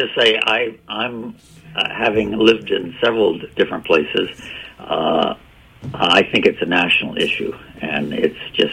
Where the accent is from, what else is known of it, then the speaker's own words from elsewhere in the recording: North Carolina, United States; Well, I grew up in North Carolina. I'm old enough to actually grown up during full-on segregation.